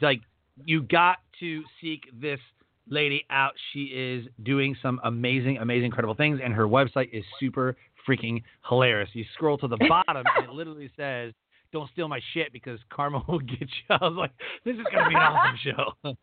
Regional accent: Michigan, United States; She's from Michigan, or I'm from Michigan.

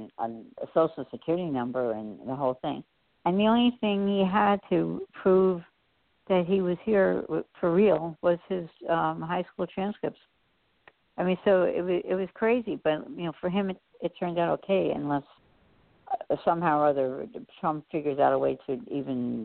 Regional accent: Venezuela; I'm from Venezuela

